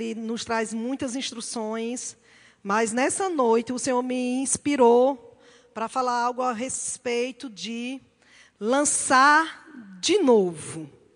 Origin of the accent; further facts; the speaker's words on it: Caruaru, Pernambuco, Brazil; moved away as an adult; now in Porto Alegre, Brazil; Nós somos lá de Caruaru, Pernambuco, Nordeste do Brasil. Sou nordestina. Mas nesse tempo, o Senhor nos trouxe há 3 anos atrás para Porto Alegre, Rio Grande do Sul, e nós estamos lá.